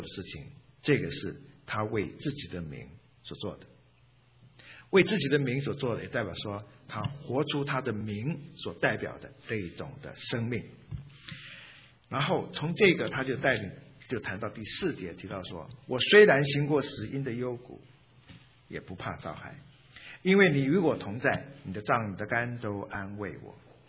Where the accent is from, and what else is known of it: China